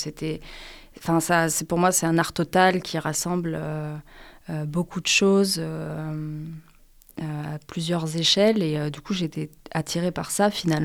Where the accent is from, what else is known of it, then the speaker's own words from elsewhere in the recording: northern France, France; J'ai eu la chance d'être prise à Amiens parce que je viens du nord de la France.